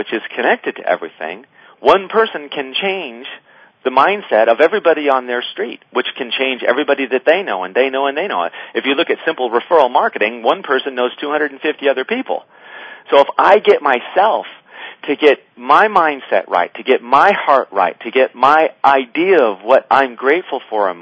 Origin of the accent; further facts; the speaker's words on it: San Jose, California, United States; I grew up in the Almaden Valley, right off Almaden Expressway. Went to Leland High School.